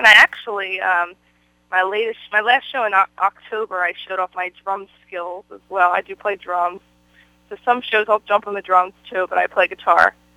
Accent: Pitman, New Jersey, United States; also born or lived in Swedesboro; now in Princeton, United States; I'm originally from Pittman, New Jersey, and when I was 16, I moved to Swedesboro, New Jersey

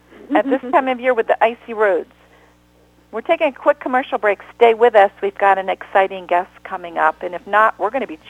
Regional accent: Minnesota, United States; Kyle is from my hometown in Minnesota, and I'm just really proud.

